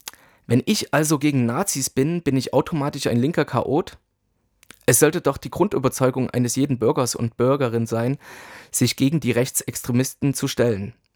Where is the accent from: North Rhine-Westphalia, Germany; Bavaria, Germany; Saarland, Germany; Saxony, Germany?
Saxony, Germany; Ich komme selbst aus Sachsen. Deshalb kenne ich von klein auf die sogenannten sächsischen Verhältnisse